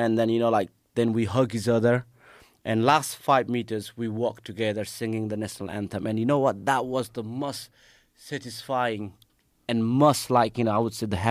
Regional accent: Nepal; English is a second language; guys, we are from Nepal, very poor country, but let's send a message of unification.

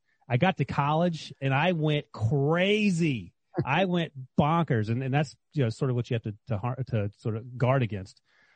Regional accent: North Carolina, United States; I was coming from North Carolina.

